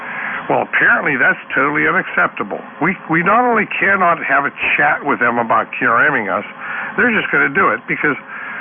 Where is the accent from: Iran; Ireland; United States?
Ireland; I was going to say, being Irish, I shouldn't say that.